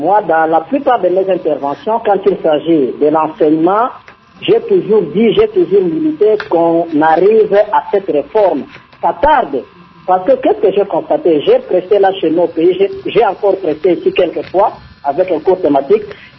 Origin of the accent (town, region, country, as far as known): DR Congo